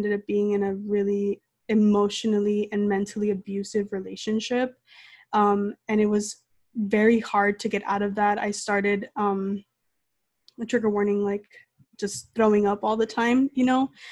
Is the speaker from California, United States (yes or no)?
yes; Los Angeles, California, United States; I am from Los Angeles, California. I'm 25 years old.